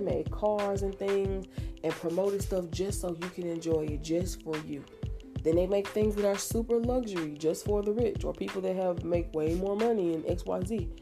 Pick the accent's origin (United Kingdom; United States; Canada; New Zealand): United States; I'm an American that grew up in America, okay?